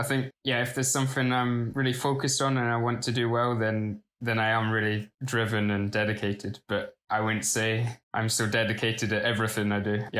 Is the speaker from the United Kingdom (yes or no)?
yes; Kelso, Scotland, United Kingdom; And then going through Kelso, my hometown, there were so many people out.